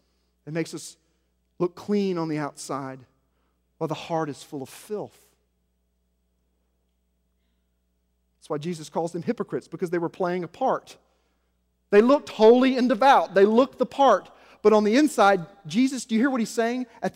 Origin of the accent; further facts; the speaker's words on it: the South, United States; I'm proud to be a Southerner. I don't think anyone's ever lived above Arkansas in my family.